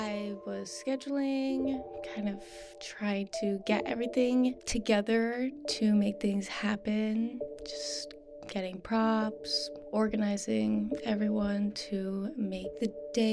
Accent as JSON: {"language": "English", "town": "Chesapeake", "region": "Virginia", "country": "United States", "tie": "born there", "also_born_or_lived": "Winston-Salem, North Carolina / Outer Banks, North Carolina / Florida", "said": "It's kind of hard to describe because I've moved around a lot. I was born in Chesapeake, and then I moved to Winston-Salem. I moved to the Outer Banks, then I moved to Florida, and now I'm back here in Nashland, Virginia."}